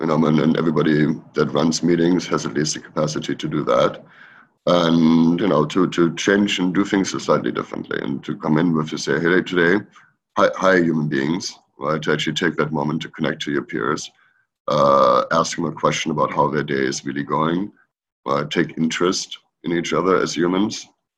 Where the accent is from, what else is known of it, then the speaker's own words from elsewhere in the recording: Germany; now in United States; I grew up in Germany, you know, and left 20 years ago